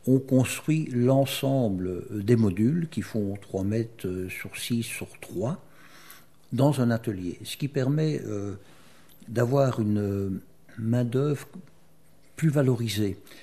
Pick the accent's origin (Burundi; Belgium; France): Belgium; Wallonia; Oui, c'est ma région natale.